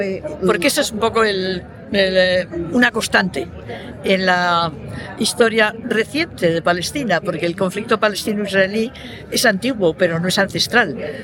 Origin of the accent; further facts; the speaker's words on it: Basque Country, Spain; now in Madrid, Spain; de todos modos yo soy del País Vasco